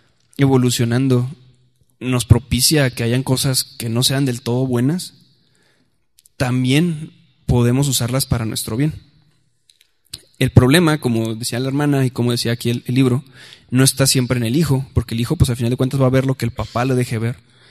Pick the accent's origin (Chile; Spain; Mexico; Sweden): Mexico; Ciudad Juárez, Chihuahua; cuando yo fui niño, yo crecí en Ciudad Juárez